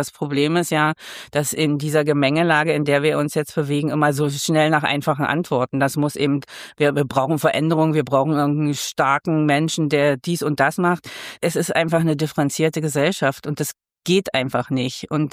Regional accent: Magdeburg, Saxony-Anhalt, Germany; ich bin zwar irgendwie umgezogen schon vor 44 Jahren, aber die Elbe ist für mich ein Fluss, die Elbe in Magdeburg, wo ich immer wieder hin muss. Also ich bin auf dem Werder aufgewachsen

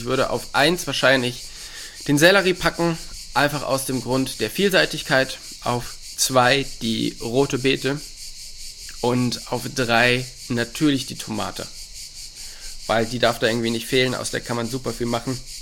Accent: North Rhine-Westphalia, Germany; Da, wo ich herkomme, aus dem Oberbergischen

